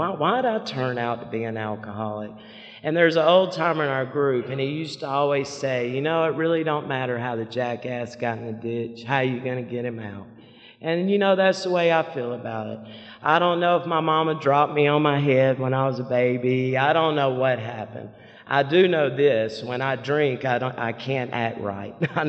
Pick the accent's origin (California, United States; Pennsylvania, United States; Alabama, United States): Alabama, United States; Montgomery; born there; And I was born in Montgomery, and I have one brother.